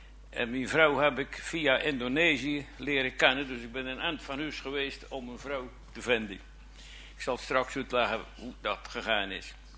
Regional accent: Oude-Tonge, South Holland, Netherlands; Ik kom uit Oude Tongen. Ik mag 86 jaar oud wezen.

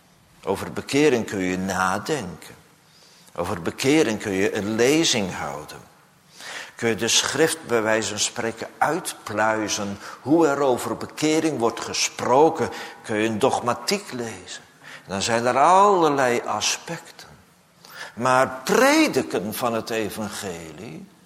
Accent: Amsterdam, North Holland, Netherlands; ik kom uit Amsterdam. Ik kom niet hier uit een degelijke provincie waar de Veluwe op ligt.

